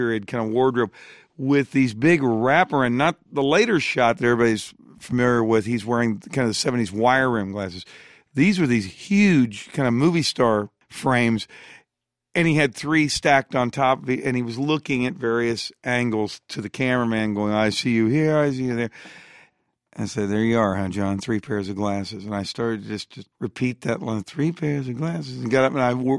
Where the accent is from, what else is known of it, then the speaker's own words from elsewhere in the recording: Appalachia, United States; born there; moved away; I was born in Appalachia and I moved out of there.